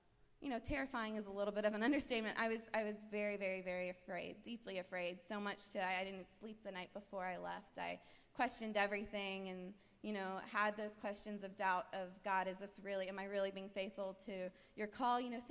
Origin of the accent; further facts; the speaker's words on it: Boone, North Carolina, United States; moved away as an adult; now in Tijuana, Mexico; I am originally from Boone, born and raised 23 years before then. I moved to Tijuana after graduating from Appalachian State University.